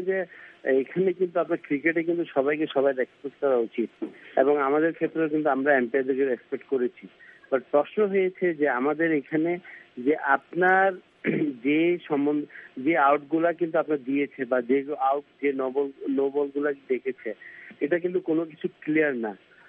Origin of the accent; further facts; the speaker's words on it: Bangladesh; আমি বাংলাদেশি